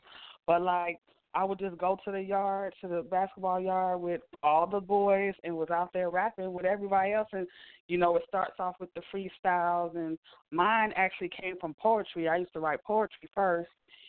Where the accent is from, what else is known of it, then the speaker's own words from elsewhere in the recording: Baltimore, Maryland, United States; I'm from Baltimore, Maryland, but if I went back there now, they'll be like, girl, why you got that accent?